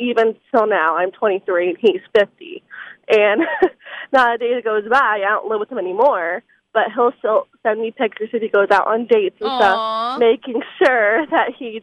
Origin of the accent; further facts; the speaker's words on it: California, United States; Even my brothers, they'll send me pictures, because I'm from California.